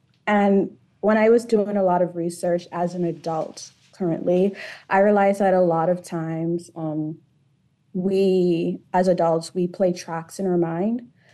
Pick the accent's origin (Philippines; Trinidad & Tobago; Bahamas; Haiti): Bahamas; Nassau, New Providence; moved away as an adult; now in United States; So I was born and raised in the Bahamas, Nassau, Bahamas, lived in Coral Harbor, you know, all of that. Then I went off to school in the States to study architecture and interior design.